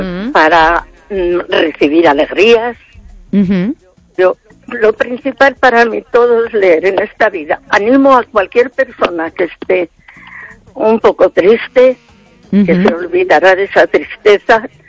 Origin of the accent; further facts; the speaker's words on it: Castile and León, Spain; moved away; Zamora. De Zamora, de un pueblecito pequeño.